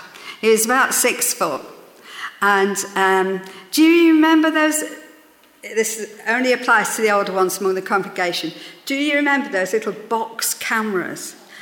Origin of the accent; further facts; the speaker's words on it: Midlands, United Kingdom; I was brought up in the Midlands, and we do major on thunderstorms.